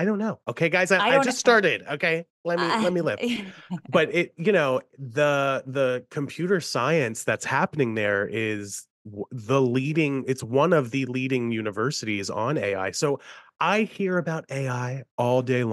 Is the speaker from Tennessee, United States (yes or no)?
no; Maryland, United States; now in Pittsburgh, United States; Now, listen, I'm from Western Maryland, coal mining area. I went to WVU, coal mining area. I live in Pittsburgh, coal mining area